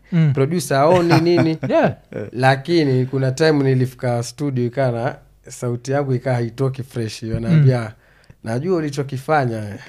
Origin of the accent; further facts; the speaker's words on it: Mombasa, Mombasa County, Kenya; Nikalelewa Barisheba, mtaa inaitwa Barisheba Mombasa hiyo sasa. Nikalelewa tena Bamburi mtaa ambao nililelewa sasa paka nikakua nikijielewa kama